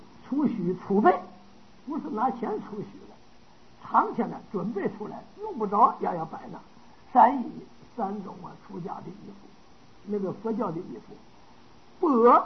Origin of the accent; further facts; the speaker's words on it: China; 我们中国人呢就差不多穿黄的